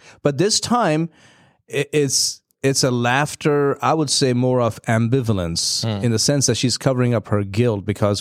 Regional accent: India; I grew up in India where from 12:30 to about 4, you don't go outside.

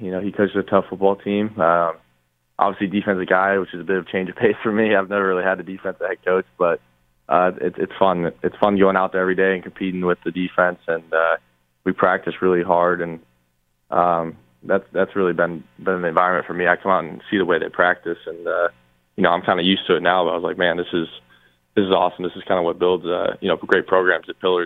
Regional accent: Arizona, United States; You know, I grew up in Arizona, so being able to see the snow and experience it, it's been kind of exciting for me.

